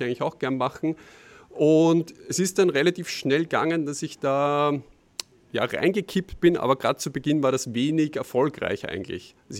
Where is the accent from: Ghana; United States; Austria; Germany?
Austria; Lower Austria; Trailrunning ist in der Region, wo ich herkomme, schon so ein fixer Bestandteil. Also der Schneeberg ist, glaube ich, schon so eine der Haupt-Trail-Destinationen, zumindest im Osten von Österreich.